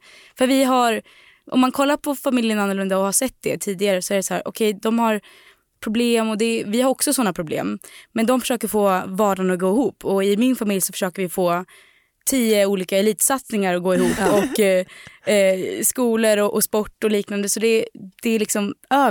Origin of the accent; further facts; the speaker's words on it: Delsbo, Gävleborg County, Sweden; Och vi har haft plats för 22 tidigare där vi bodde på gården i Delsbo där vi kommer ifrån.